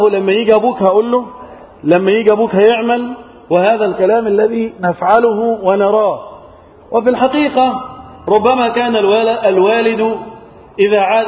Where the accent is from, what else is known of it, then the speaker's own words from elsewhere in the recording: Egypt; بلادنا مصر